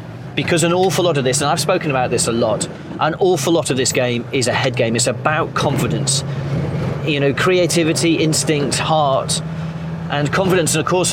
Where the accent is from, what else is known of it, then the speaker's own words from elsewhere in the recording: Wales, United Kingdom; I grew up in North Wales